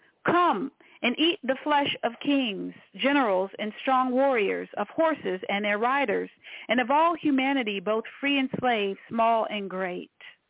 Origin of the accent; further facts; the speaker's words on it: Washington, District of Columbia, United States; doesn't happen in Washington, D.C., my hometown